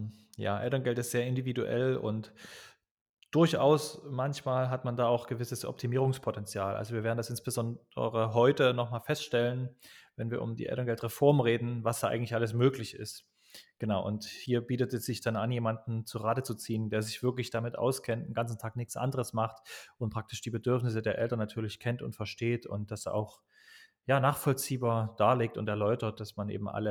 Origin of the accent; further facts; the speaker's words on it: Dresden, Saxony, Germany; ich komme aus Dresden